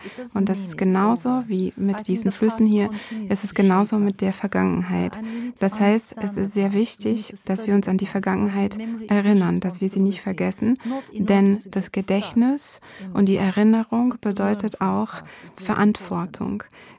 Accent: Turkey; Ich komme aus der Türkei

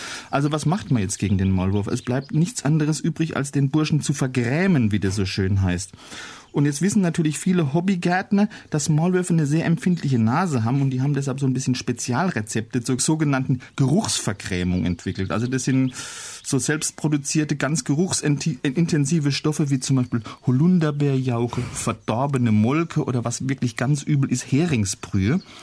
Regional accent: Germany; Ja, so sind wir Deutsche halt mal.

